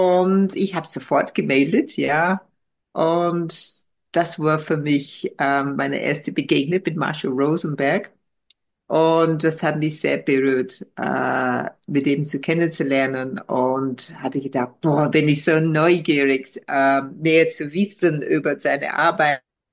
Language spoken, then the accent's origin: German; England, United Kingdom; German is a second language; obwohl ich komme aus England